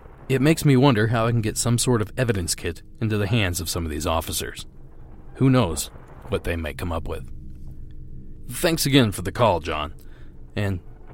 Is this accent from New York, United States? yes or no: no; Enid, Oklahoma, United States; in my hometown of Enid, Oklahoma